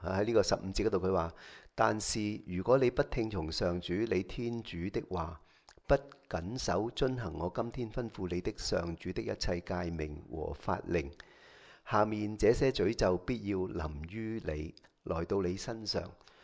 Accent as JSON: {"language": "Cantonese", "country": "China", "said": "但係仍然咧，我哋中國人咧係都有好多嘅困難要面對過。"}